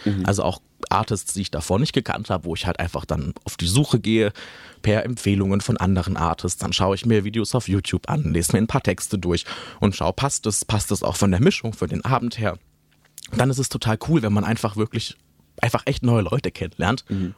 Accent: Villingen-Schwenningen, Baden-Württemberg, Germany; ich komme aus Villingen-Schwenningen, das ist so eine Stunde südlich hier von Tübingen Richtung Bodensee

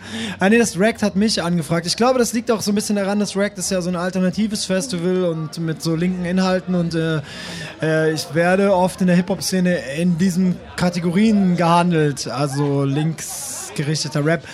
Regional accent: Kirchheim unter Teck, Baden-Württemberg, Germany; Und ich komme ursprünglich aus Kirchheim. Kirchheim unter Teck, hier in der Gegend. Und da wohne ich aber nicht mehr schon seit geraumer Zeit.

